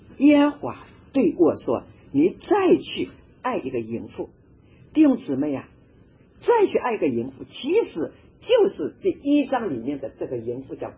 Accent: Wenzhou, Zhejiang, China; 所以我们温州人比较也是这方面有负担啊。

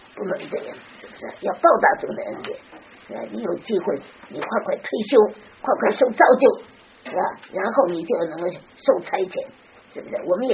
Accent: China; 我们中国人最多，你到海外哪个国家都有中国人，多得不得了

